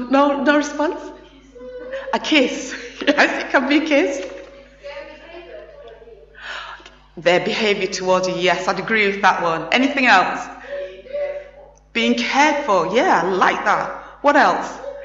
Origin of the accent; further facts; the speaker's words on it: Sheffield, Yorkshire and the Humber, United Kingdom; it was set in my hometown, Sheffield